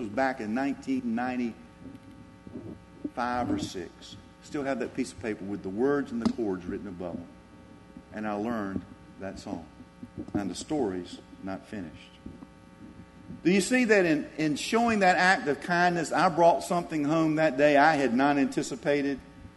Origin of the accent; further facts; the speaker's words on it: Sanford, United States; I'm from Sanford.